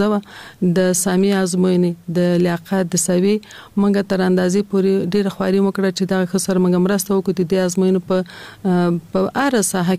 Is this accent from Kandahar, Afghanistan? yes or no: no; Kabul, Afghanistan; د مشران جرګې انتصابي سناتوره یم. په کال 1940 کال کې زه په کابل ښار کې زیږیدلې یم. زیږون مې په کابل کې شوه دی او ژوند مې هم د کابل ښار په 15 مناحیه کې یعنی د خوشحال مینه منطقه کې ما ژوند کړی دی.